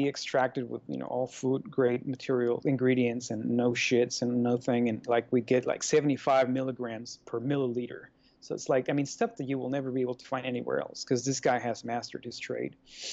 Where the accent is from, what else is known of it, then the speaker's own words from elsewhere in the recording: Mexico; I mean, I am from Mexico, so I understand.